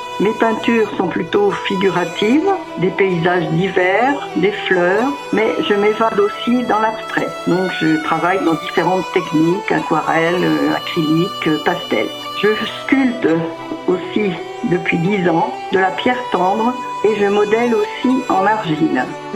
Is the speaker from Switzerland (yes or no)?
no; Villaines-la-Juhel, Pays de la Loire, France; je suis de Villaine-la-Juhel